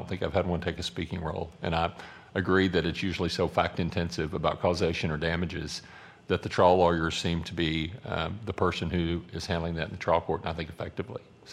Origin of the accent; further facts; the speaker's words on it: Deer Park, Texas, United States; I'm from Deer Park, Texas.